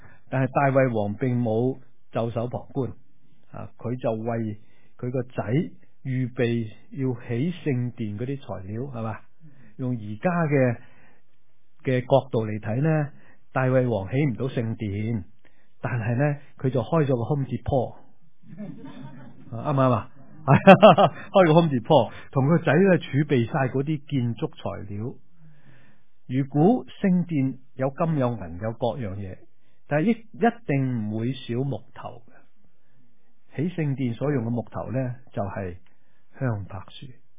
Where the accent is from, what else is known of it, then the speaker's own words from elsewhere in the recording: China; 我哋中国人咧一听到打雷咧就会讲乜嘢？雷公